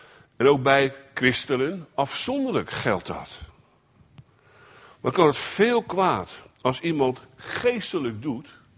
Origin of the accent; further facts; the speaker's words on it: Katwijk, South Holland, Netherlands; Ik kom uit Katwijk.